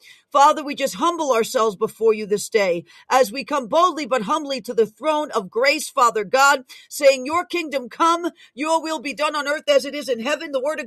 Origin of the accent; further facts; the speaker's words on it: New York, United States; I know I'm a New Yorker through and through